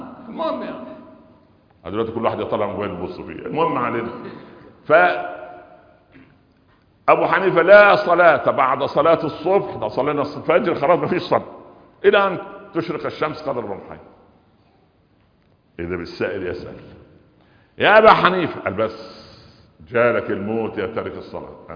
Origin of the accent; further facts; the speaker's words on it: Egypt; والله احنا عندنا في مصر هنا الرواية الغالبة حفص عن عاصم